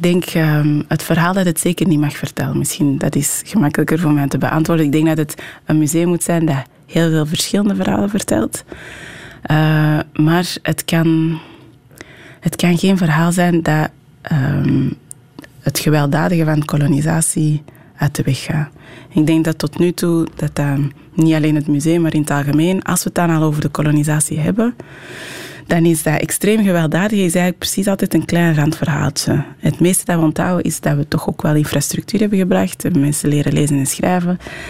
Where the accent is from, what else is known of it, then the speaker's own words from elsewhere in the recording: Belgium; zeker niet van ons als Belgen zijn